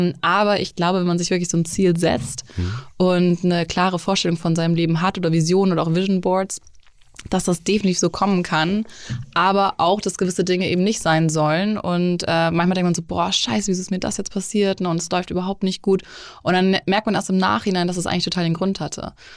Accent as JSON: {"language": "German", "region": "Hamburg", "country": "Germany", "tie": "born there", "also_born_or_lived": "Munich / Los Angeles", "said": "ich bin 30, gebürtig aus Hamburg, habe zwischendurch 7 Jahre in München gelebt, auch in L.A."}